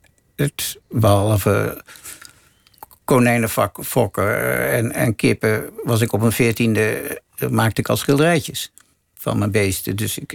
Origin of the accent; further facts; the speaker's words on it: Laren, North Holland, Netherlands; ben ik geboren en getogen in Laren. En ik vind het daar heerlijk.